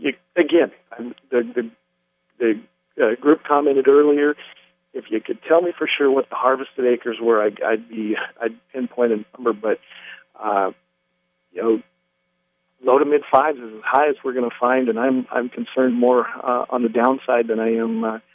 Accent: Wyoming, United States; I grew up in Wyoming, went to school at the University of Wyoming, and we are about 23 miles off the Wyoming border, as far west of Nebraska as you can get.

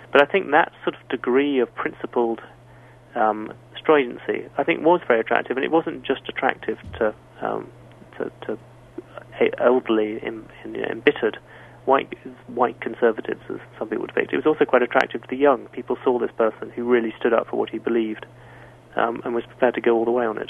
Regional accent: United Kingdom; born there; obviously I'm younger and I was born in Britain

